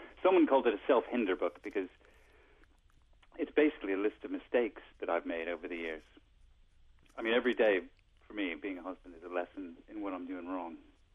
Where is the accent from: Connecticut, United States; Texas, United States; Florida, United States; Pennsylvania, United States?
Connecticut, United States; moved away as an adult; At the time, I'm from Connecticut originally, but at the time I was working in New York. So I was living in New York in a sort of squalid little apartment.